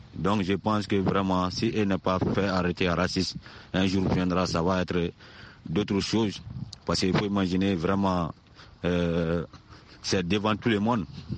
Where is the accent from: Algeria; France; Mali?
Mali; Sounitieni; toujours dans mon village natal à Sounitieni.